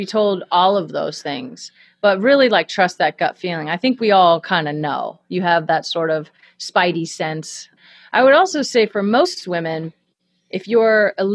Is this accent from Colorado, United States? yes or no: no; Redding, California, United States; Yeah, so I grew up in Redding, California, which is a small, pretty conservative town in Northern California.